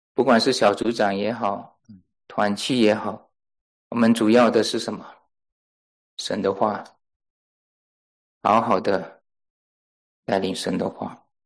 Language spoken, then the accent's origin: Chinese; Malaysia; now in United States; 我从小在教会长大，啊，从马来西亚那里，经过来到美国之后